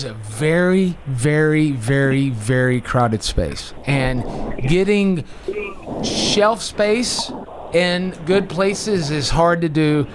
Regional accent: the South, United States; as a kid growing up in the South, always heard the late night jokes and the stuff on SNL about Southerners

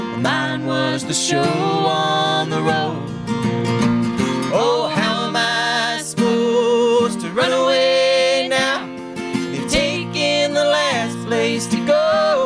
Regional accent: North Carolina, United States; Yeah, yeah. Well, I'm from North Carolina.

